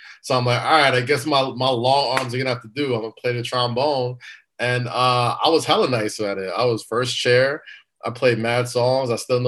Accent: Staten Island, New York, United States; And, you know, again, growing up in Staten Island, you know, having young, crazy white friends

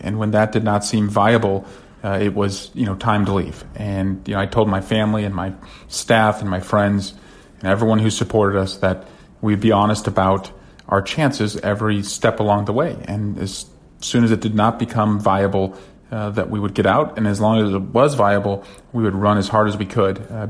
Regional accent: Iowa, United States; born there; Well, you know, I was born in Iowa, and so, you know, I know the state well.

